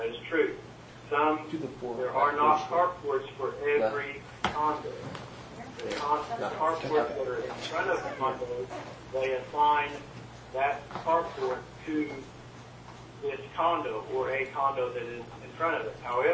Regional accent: Oklahoma, United States; The reason I was asking is just we're from Oklahoma

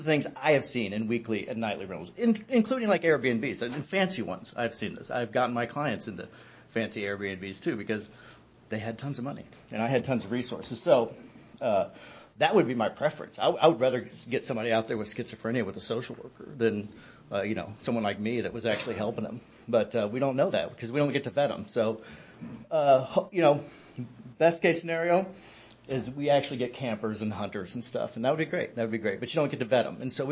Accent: St. Joseph, Missouri, United States; I'm from originally from Buchanan County, St. Joseph, Missouri

